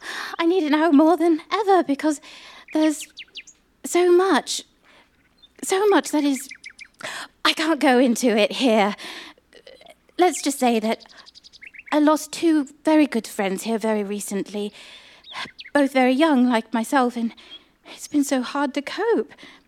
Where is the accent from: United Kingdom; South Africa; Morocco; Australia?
United Kingdom; England; now in Sunken Harbor, United States; As you can plainly hear in my speech, I am English, but have for the last several years made my home in the good old US of A, here in Sunken Harbor, New York. Long Island, New York, that is.